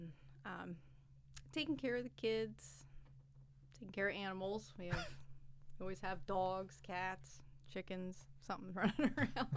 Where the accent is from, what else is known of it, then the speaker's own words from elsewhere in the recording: Bloomsburg, Pennsylvania, United States; I'm from Bloomsburg.